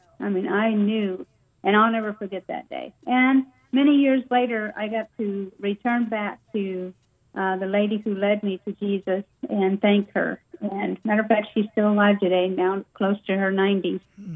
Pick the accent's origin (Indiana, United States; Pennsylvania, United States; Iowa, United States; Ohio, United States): Indiana, United States; Evansville; I grew up in a town in Southern Indiana called Evansville, Indiana, right on the border of Kentucky.